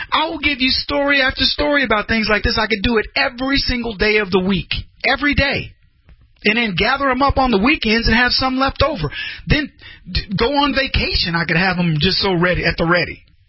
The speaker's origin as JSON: {"language": "English", "country": "United States", "said": "Being American is so much in my DNA. It's as much as me being black. It's the truth. I don't even know how to not be American."}